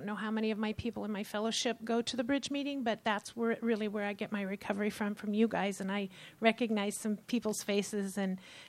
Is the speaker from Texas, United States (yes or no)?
no; California, United States; Hi, I'm from Central California.